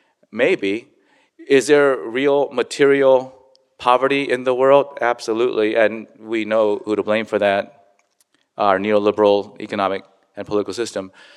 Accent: South Korea; You know, my home country of Korea was ruined.

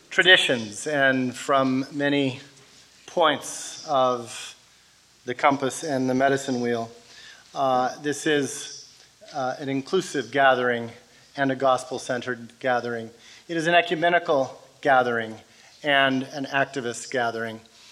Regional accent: California, United States; I'm from Cali. I don't know this scene.

